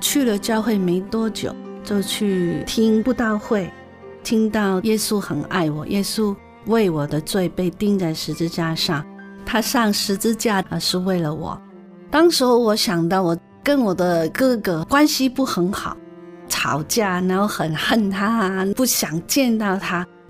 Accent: Hong Kong; first language Cantonese; Chinese is a second language; moved away as an adult; also born or lived in Taiwan; now in Canada; 我是香港出生的，香港长大，在台湾生活了12年，然后我来到加拿大。

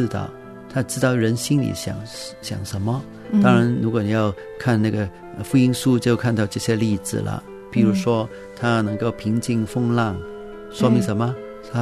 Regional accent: Guangdong, China; 好像我们广东人很多人都拜一个神叫关公或者是关二哥

